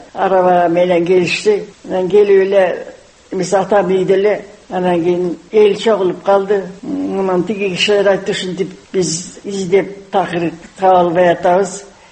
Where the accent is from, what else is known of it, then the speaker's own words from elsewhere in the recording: Karakol, Issyk-Kul Region, Kyrgyzstan; Мен кичине кезимде шаарда туруп, Каракол шаарында туруп турабыз. Кыргызстандан качып кайра келгенден кийин ошо эмеде.